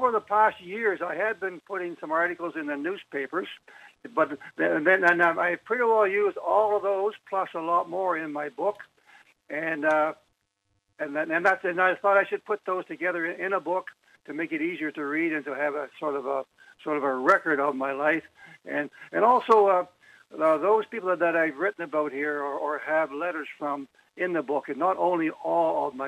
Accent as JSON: {"language": "English", "region": "New Brunswick", "country": "Canada", "tie": "born or raised there", "also_born_or_lived": "Hamilton", "said": "what life was like for me growing up in New Brunswick, and then when I moved to Hamilton, and then to Forest Ranger School, and for the last 55 years here in Campus Gasing."}